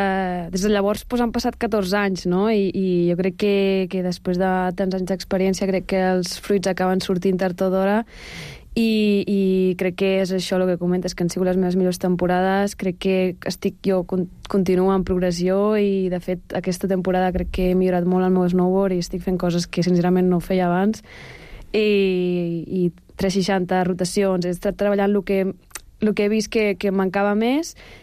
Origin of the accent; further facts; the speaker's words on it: Almoster, Catalonia, Spain; Doncs jo sóc d'un poblet molt petit que es diu Almoster, a prop de Reus, Tarragona, o sigui que no sóc dels Pirineus.